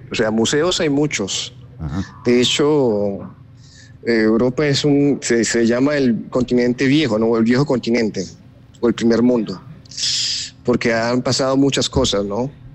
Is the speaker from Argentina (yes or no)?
no; Colombia; moved away as an adult; Yo creo que cuando yo salí de Colombia tenía apenas 20 años.